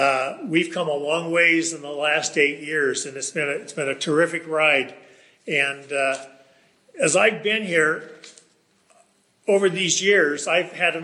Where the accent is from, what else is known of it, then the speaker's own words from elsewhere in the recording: Virginia City, Nevada, United States; So, everybody knows that I'm born and raised in Storey County, right here in Virginia City. This is where I make my home with my wife, Lauren.